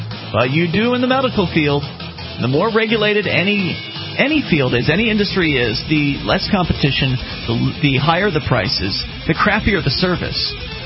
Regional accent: Canada; when you're growing up in Canada

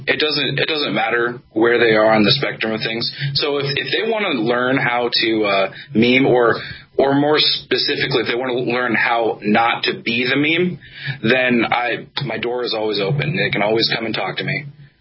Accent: Iowa, United States; now in Kansas City, United States; I am from Iowa, and I am from Kansas City because I moved here.

